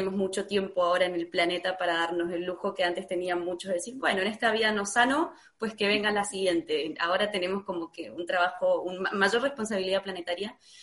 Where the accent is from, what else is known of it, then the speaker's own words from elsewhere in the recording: Mendoza, Argentina; soy de Mendoza, Argentina, vengo de los Andes, una tierra muy rica en maestros, en chamanes, en toda esta cosmovisión de los pueblos